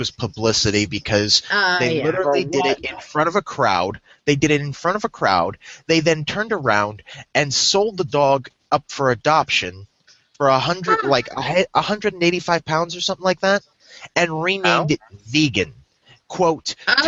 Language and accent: English; Ohio, United States; I can't possibly attempt to do it because I'm from Ohio.